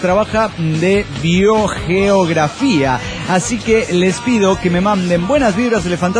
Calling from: Lima, Peru; de Lima, Perú, chicos.

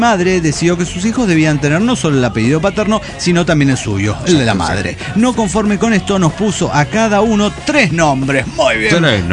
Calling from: San Luis, Argentina; de San Luis.

